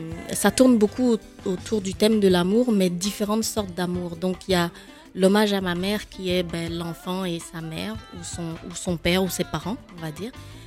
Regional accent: Cotonou, Littoral, Benin; moved away as an adult; also born or lived in France / Montréal, Canada; En fait, j'ai grandi à Cotonou. Et puis donc après le bac, je suis arrivée en France.

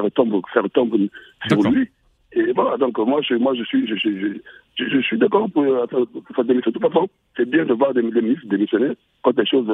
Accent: Republic of the Congo; Moi, je suis du Congo, Brazzaville. Ce sont mes voisins en face.

